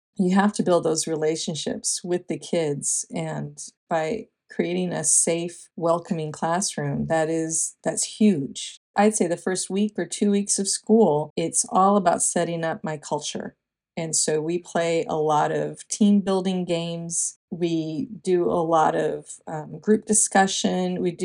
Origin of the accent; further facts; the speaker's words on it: Minnesota, United States; moved away as an adult; now in Texas, United States; So I moved to Texas from Minnesota, and which is a very, very vast cultural divide between the two.